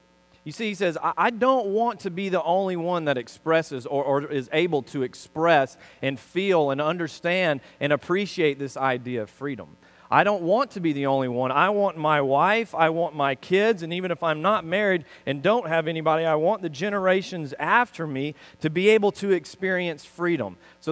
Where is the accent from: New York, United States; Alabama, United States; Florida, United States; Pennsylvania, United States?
Alabama, United States; I'm from Alabama. They give you whatever you want there.